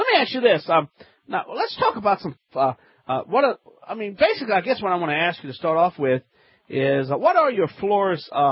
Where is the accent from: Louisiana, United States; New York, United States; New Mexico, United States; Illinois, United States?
Louisiana, United States; from the Bayou Land, America's favorite home improvement self-help expert